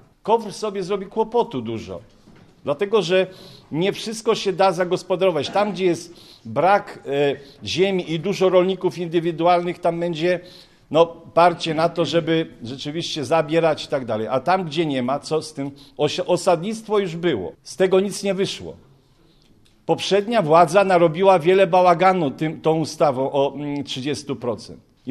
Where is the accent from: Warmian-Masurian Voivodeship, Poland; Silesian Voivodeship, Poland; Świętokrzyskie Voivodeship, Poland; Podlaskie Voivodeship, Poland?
Warmian-Masurian Voivodeship, Poland; Ja jestem z Warmii Mazur i co u nas się dzieje?